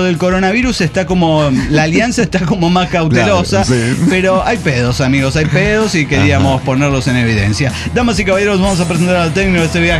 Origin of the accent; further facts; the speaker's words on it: Mexico; como mexicanos somos ahí de echar limón a la herida